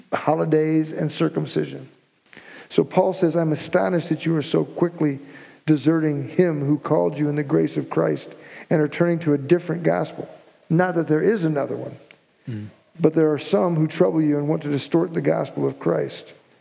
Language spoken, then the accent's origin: English; Davenport, Iowa, United States; I come from Davenport, Iowa. Iowa's a state kind of in the middle of the United States.